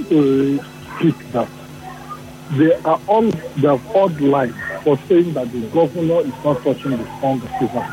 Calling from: Port Harcourt, Rivers, Nigeria; I'm calling from Port

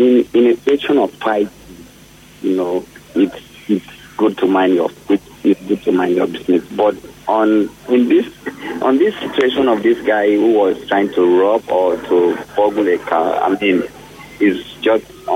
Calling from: Lagos, Nigeria; I'm actually calling from Lagos.

